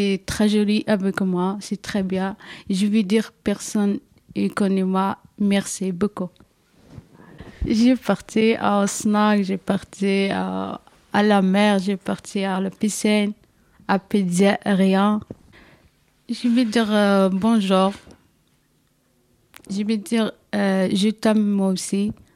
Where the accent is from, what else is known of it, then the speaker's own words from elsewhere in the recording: Morocco; French is a second language; now in Schaerbeek, Belgium; Je suis marocaine. J'habite à Schaerbeek, Pont de Chanel. Je suis en Belgique depuis 4 années.